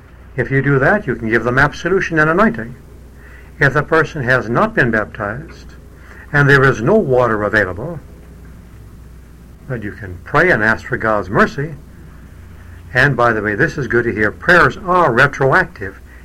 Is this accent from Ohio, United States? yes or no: yes; Cleveland, Ohio, United States; But it's Cleveland, and most people in Cleveland, it happens to be my hometown, I think are baptized.